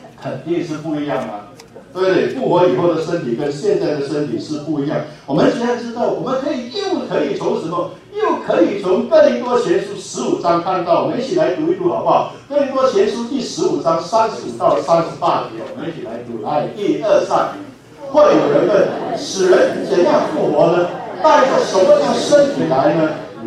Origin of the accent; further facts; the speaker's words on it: Malaysia; 因为我是从马来西亚来，马来西亚是回教国家